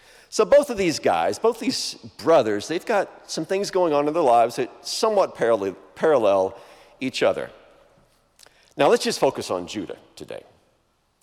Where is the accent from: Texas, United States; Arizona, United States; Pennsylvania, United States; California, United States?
Texas, United States; So I grew up in Texas, out in the country. We had horses, we had cattle.